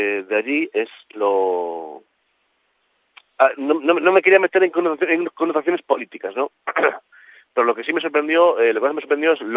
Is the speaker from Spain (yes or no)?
yes; Galicia, Spain; Mi casa está aquí, sí, yo sí, siento gallego, me siento gallego por encima de todo.